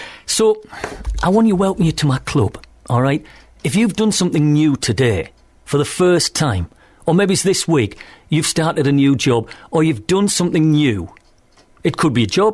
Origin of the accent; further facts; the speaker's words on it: Trimdon, North East England, United Kingdom; Stephen in Trimden, my hometown. Trimden Village, County Durham, where King Canute had his haircut.